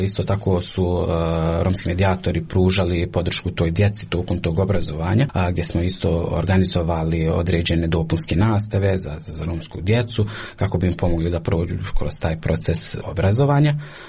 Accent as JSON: {"language": "Bosnian", "town": "Kakanj", "region": "Zenica-Doboj Canton", "country": "Bosnia & Herzegovina", "said": "dolazim iz Kaknje"}